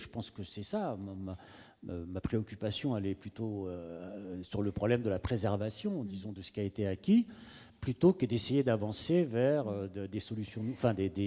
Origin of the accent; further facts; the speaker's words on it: France; Non, moi, je suis pas Algérien, moi, je suis Français.